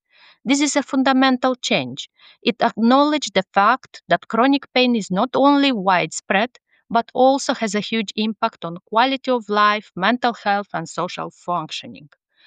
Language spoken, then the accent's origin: English; Moldova; English is a second language; I am a neurologist from the Republic of Moldova.